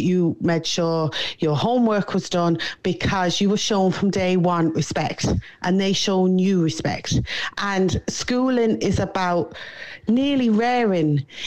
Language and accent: English; Manchester, North West England, United Kingdom; I grew up in Withenshaw in Manchester, and we went to the school in the middle of one of the biggest estates in the world.